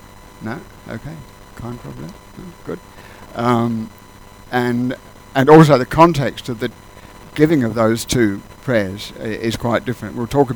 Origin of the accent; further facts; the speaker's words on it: England, United Kingdom; the church I grew up in England, a fairly normal Baptist church, quite a large one